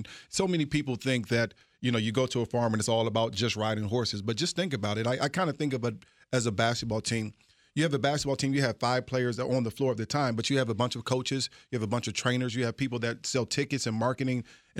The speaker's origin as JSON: {"language": "English", "town": "Fort Washington", "region": "Maryland", "country": "United States", "tie": "born or raised there", "said": "Yeah, so, you know, I grew up in Fort Washington, Maryland."}